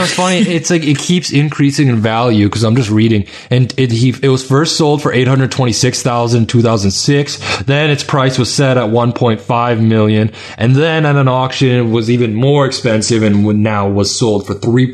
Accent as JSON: {"language": "English", "country": "Canada", "said": "even though I'm Canadian."}